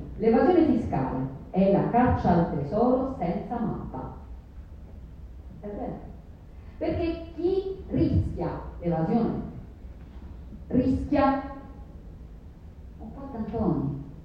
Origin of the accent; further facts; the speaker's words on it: Sicily, Italy; tornare in Sicilia, perché come sapete sono siciliana